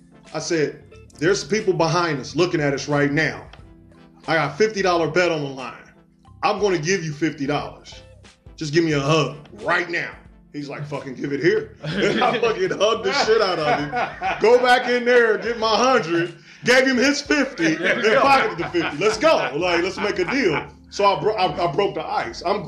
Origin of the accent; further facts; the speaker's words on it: Xenia, Ohio, United States; Man, I'm from Xenia.